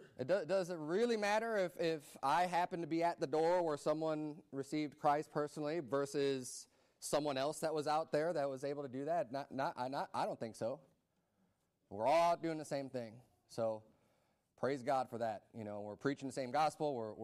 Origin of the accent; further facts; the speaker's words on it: Atlanta, Georgia, United States; we're from Atlanta, right? We're from the Atlanta area, from Georgia.